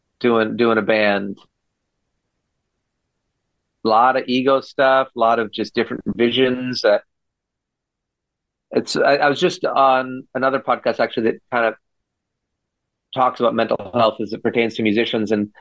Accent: United States; Mitch is from the States. I'm from the States. We're from, you know, different places in the States. I'm in Oregon.

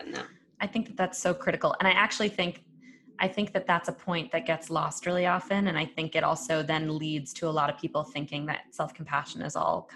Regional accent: United States; you and I were both born and raised in the United States.

